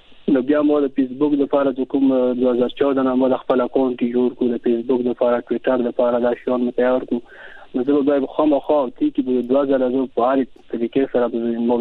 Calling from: Kurram, Khyber Pakhtunkhwa, Pakistan; زه د ضلع کورم نه تاسو سره ملګری شوم. ضلع کورم.

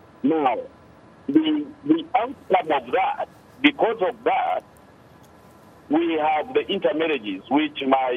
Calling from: Musoma, Mara, Tanzania; I'm calling from Msoma Town, which is where Mwalimu comes from. And I'm also from that area.

